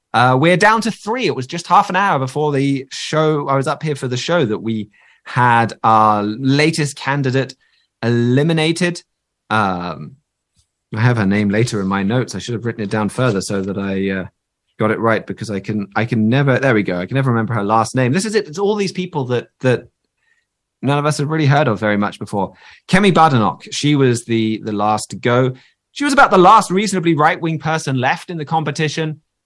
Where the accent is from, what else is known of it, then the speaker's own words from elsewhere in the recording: United Kingdom; Of course, being British, I've still got to get my obligatory complaint about the weather out there away here.